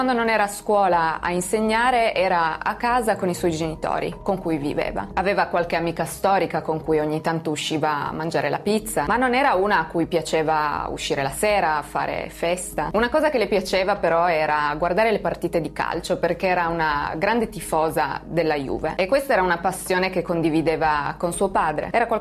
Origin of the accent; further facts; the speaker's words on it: Piedmont, Italy; ambientato nella mia città natale. 2016, dintorni di Torino.